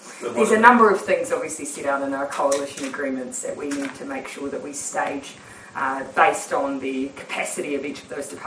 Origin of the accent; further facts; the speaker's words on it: Morrinsville, Waikato, New Zealand; I was born in Hamilton and most of the time raised in Morrinsville, so I do have a, you know, I do have a local connection